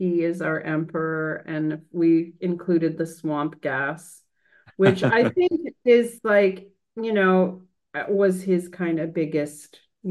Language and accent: English; Ontario, Canada; I'm from Ontario, which is not far from Michigan, right next door.